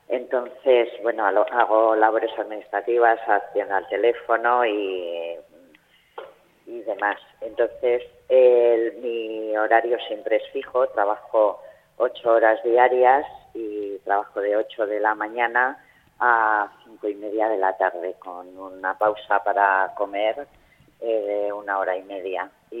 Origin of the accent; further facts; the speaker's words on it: Burgos, Castile and León, Spain; now in Zaragoza, Spain; hace unos años estoy viviendo aquí en Zaragoza. Yo soy de Burgos. Uh-huh. Y he tenido que trasladarme aquí a Zaragoza porque mi centro de trabajo lo cerraron.